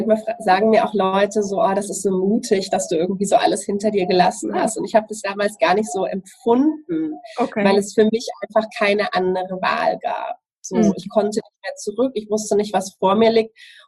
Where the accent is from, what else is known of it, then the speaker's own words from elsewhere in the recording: Southern Germany, Germany; ich komme aus Süddeutschland